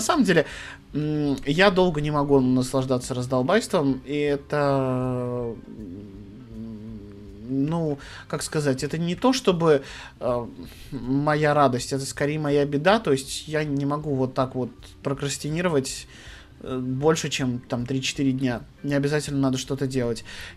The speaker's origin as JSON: {"language": "Russian", "region": "Moscow", "country": "Russia", "said": "А я же из Москвы"}